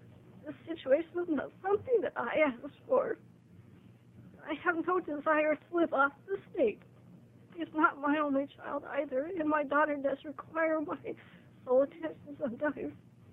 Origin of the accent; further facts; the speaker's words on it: Grants Pass, Oregon, United States; I'm from Grants Pass, Oregon.